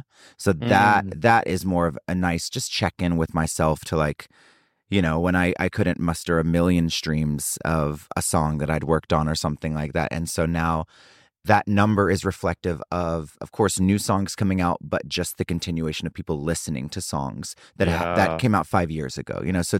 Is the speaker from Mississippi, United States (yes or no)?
yes; Mississippi, United States; You know, I grew up in South Mississippi, so we saw musical theater when it was, you know, in town touring